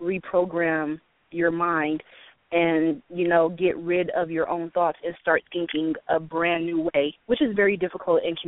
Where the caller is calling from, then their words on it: California, United States; I'm calling from California.